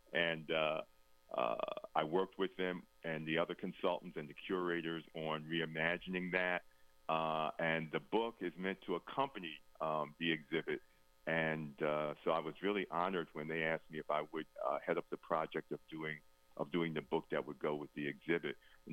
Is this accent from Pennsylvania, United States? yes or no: yes; Philadelphia, Pennsylvania, United States; I grew up in Philadelphia. I followed the Philadelphia Phillies